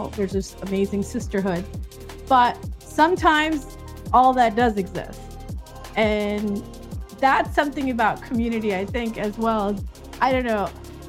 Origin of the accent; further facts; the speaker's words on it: United States; I'm Muslim. I'm Muslim American, first generation.